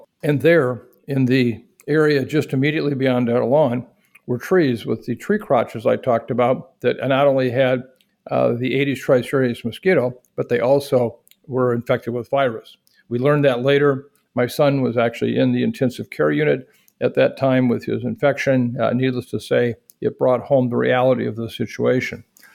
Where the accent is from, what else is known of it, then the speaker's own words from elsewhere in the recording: Iowa, United States; a community not far from my hometown where I was raised in Iowa.